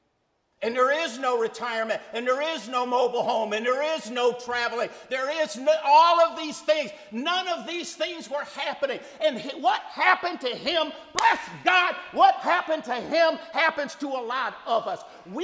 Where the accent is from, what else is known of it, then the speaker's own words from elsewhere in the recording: Detroit, Michigan, United States; I spent the first 16 years of my life born and raised on the Lower East Side, St. Jean and Jefferson area.